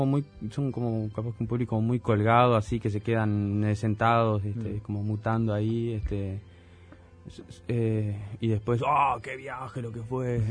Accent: Paysandú, Uruguay; yo soy de Paysandú

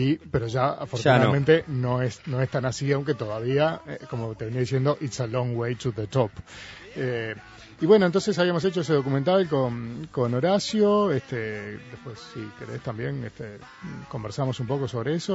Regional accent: Uruguay; el deporte que elegimos siendo uruguayos es uno solo

